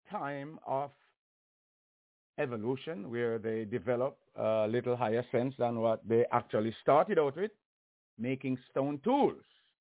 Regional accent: Jamaica; Well, I come from Jamaica, where the entire country, which usually be like 3 million years, and 3 million people.

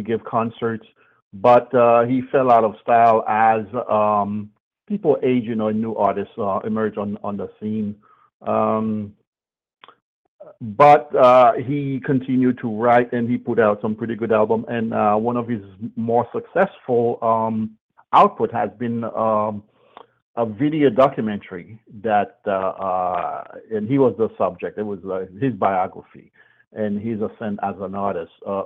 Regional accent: Carrefour, Ouest, Haiti; English is a second language; I personally knew Manuel growing up in Carrefour.

